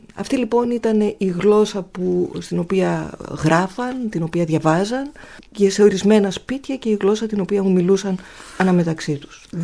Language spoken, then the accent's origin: Greek; Thessaloniki, Central Macedonia, Greece; αφού εγώ είμαι από τη Θεσσαλονίκη.